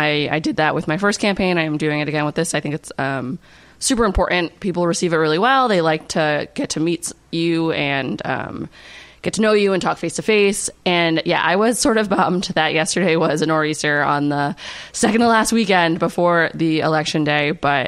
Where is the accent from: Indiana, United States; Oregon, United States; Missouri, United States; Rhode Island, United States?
Rhode Island, United States; Middletown; I grew up in Middletown, which is just, for people who don't know, maybe the next town over from Newport. And I went to URI for engineering, and after I graduated, I moved into Newport.